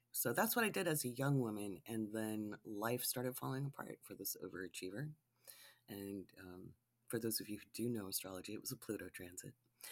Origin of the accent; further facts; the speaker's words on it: Oregon City, Oregon, United States; I grew up near Oregon City, Oregon.